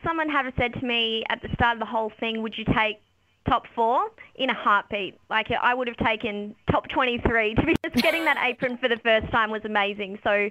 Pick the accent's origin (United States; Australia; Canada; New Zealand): Australia; Broome, Western Australia; I'm from Broome and I work for the council there